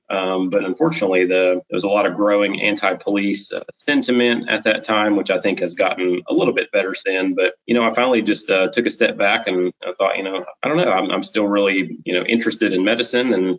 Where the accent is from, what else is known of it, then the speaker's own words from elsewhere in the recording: Tennessee, United States; also born or lived in Georgia / Carolinas; I grew up in the South. I was born in Georgia. My dad moved around several jobs while we were growing up. He changed careers a couple of times. That took us to the Carolinas and subsequently Tennessee.